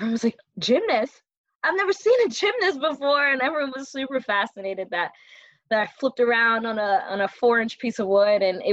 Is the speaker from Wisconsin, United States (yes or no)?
no; Maryland, United States; born there; I went to University of California, Berkeley. I was born in Maryland. So it was across the country for me. And I was competing for Jamaica